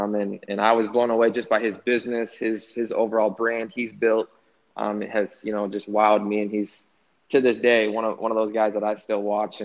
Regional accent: Durand, Michigan, United States; So I grew up near just about 10 miles away from Flint, Michigan. So a small town, it's called Durand.

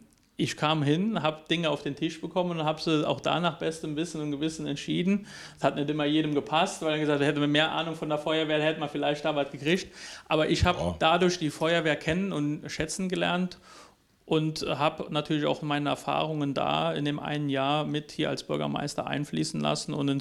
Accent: Traben-Trarbach, Rhineland-Palatinate, Germany; Traben-Trarbach, da wo ich groß geworden bin, in Wittlich in die Schule gegangen

